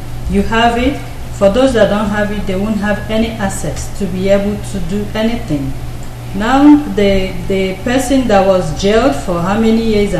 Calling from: Toronto, Ontario, Canada; I'm speaking, and we are broadcasting from Toronto, Canada.

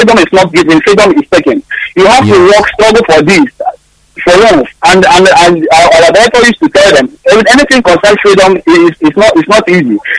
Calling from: Dakar, Senegal; I'm calling from Dakar, Senegal.

